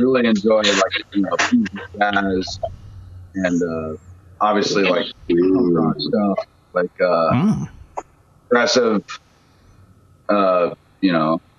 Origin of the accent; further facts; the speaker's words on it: Phoenix, Arizona, United States; I was raised in the Phoenix area